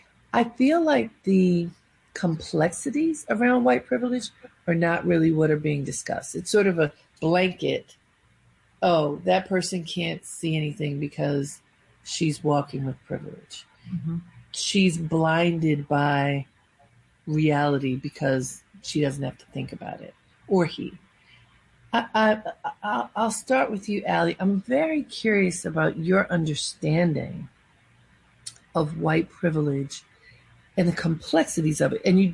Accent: Baltimore, Maryland, United States; And, you know, I grew up in Baltimore, which has a very large Jewish population, as well as large African-American middle and upper middle class population.

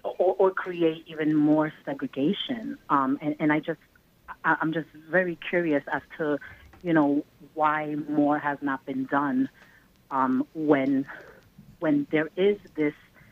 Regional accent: New York City, New York, United States; I'm from Queens, New York.

